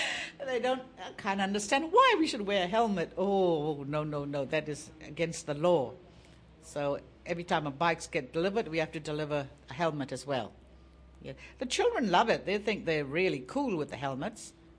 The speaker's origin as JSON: {"language": "English", "country": "Myanmar", "second_language": "English", "moved": "yes", "lives_now": "New Zealand", "said": "Yeah, I came from Burma too. Yeah, long time ago."}